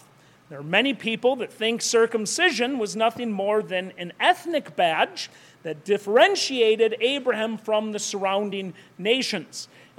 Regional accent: Minnesota, United States; I grew up in Minnesota, and I can tell you that deer are ubiquitous.

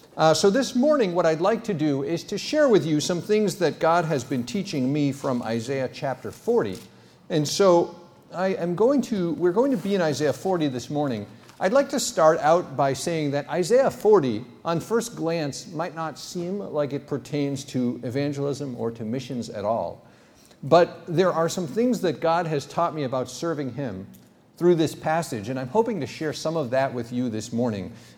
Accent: United States; I'm an American emergency room doctor

